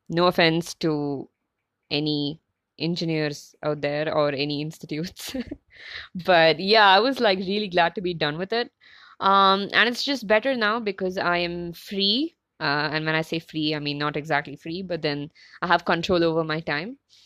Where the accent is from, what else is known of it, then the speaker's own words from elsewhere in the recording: India; And I'm from India. I'm in a city called Bangalore.